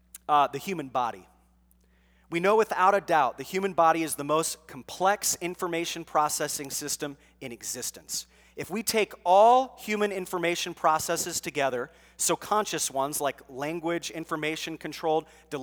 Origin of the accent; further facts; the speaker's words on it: Ohio, United States; Because, you know, I'm from Buckeye country. And in Columbus, Ohio, people